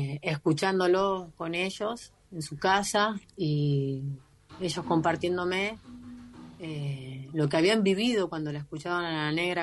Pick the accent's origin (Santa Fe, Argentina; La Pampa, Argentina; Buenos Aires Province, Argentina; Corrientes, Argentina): La Pampa, Argentina; Ingeniero Luiggi; en el pueblo donde me crié, en Ingeniero Luigi, en La Pampa, uh-huh.